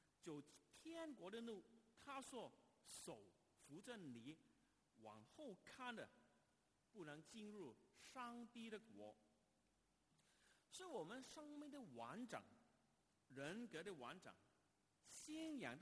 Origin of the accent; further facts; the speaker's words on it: China; 我们中国人呢，我们中国的新贤